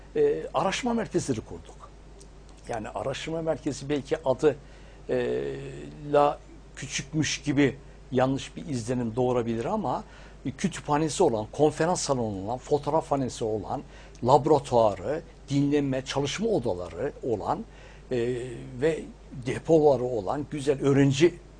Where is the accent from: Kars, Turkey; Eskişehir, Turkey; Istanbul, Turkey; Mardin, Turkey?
Kars, Turkey; Ben o bölgenin, ben Karslıyım. Yani evet. Kars doğumluyum. Böyle bir coğrafyada doğduğum için de kendimi hep mutlu hissederim.